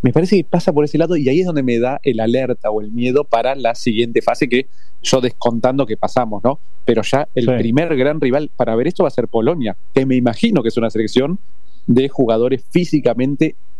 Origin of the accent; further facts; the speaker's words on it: Argentina; cada 4 años somos más argentinos que nunca